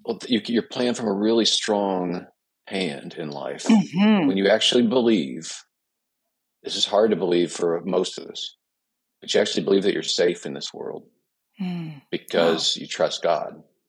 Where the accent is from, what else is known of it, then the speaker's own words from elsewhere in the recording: Midwest, United States; I'm originally from the Midwest.